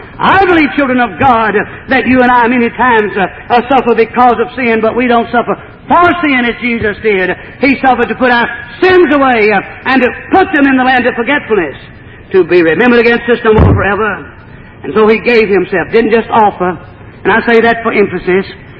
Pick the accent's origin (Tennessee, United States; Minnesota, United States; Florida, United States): Tennessee, United States; Franklin; I have a very good friend that at Franklin, Tennessee, my hometown.